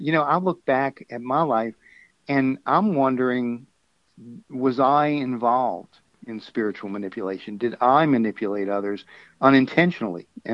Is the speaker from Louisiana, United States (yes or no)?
yes; New Orleans, Louisiana, United States; Born and raised in New Orleans, never did like it.